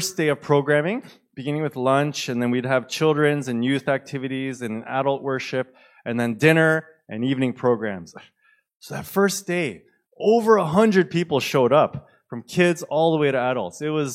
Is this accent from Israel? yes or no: no; Toronto, Ontario, Canada; We are just simply … right? So that's what we use. We owned it. Hi, we're